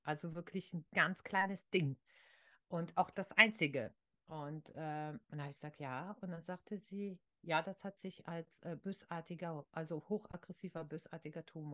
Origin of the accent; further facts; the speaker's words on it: Rhineland, Germany; Bei uns im Rheinland war dann auch Karneval.